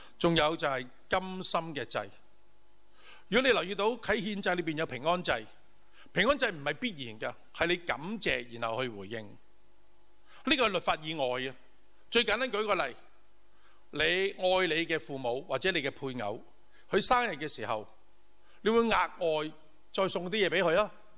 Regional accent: Hong Kong; 但是很吵啊，我们香港人。

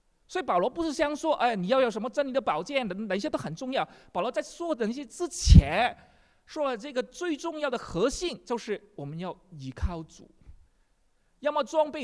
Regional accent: China; 到最后我要讲我们中国人常说那个人之将死什么结雅善

